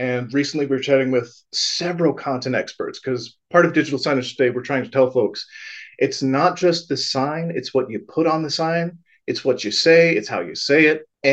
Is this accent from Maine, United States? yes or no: no; Ann Arbor, Michigan, United States; in my hometown in Ann Arbor, I was driving along the road and I saw this sign